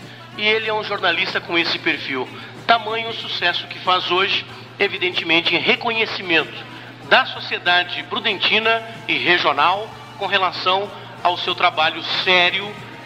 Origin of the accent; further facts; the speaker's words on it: Santos, São Paulo, Brazil; Eu sou de Santos, estou aqui nessa cidade que tenho como minha há quase 20 anos.